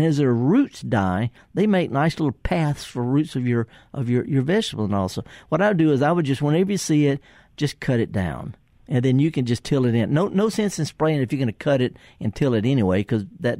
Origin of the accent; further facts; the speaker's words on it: Mississippi Delta, United States; I mean, I'm from the Delta. I get it.